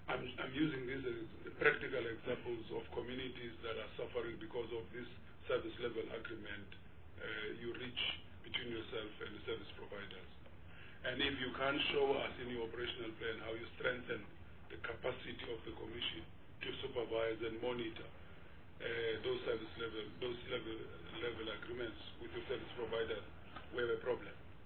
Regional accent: Eastern Cape, South Africa; I come from the Eastern Cape. I was in the EXCO.

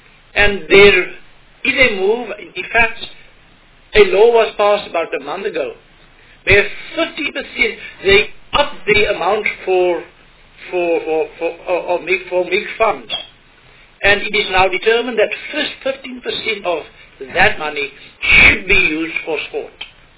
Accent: Eastern Cape, South Africa; we, you know, we're from the Eastern Cape. And that is why I'm so passionate about it.

